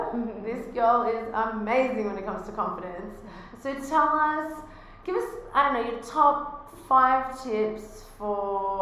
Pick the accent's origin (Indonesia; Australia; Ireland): Australia; accent: Australian; now in United States; Now I'm here in with my Australian accent in America